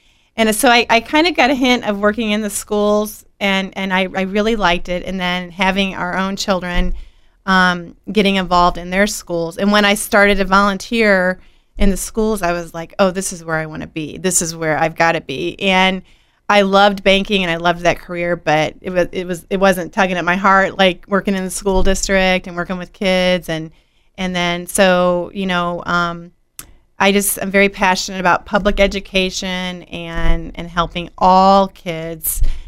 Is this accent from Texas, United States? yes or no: no; Peoria, Illinois, United States; I grew up in Peoria Public Schools